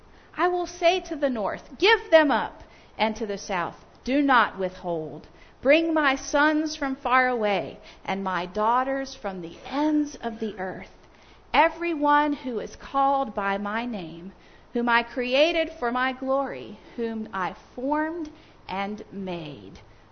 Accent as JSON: {"language": "English", "country": "Zimbabwe", "tie": "born there", "said": "I was born in Zimbabwe, Africa. My parents were missionaries there."}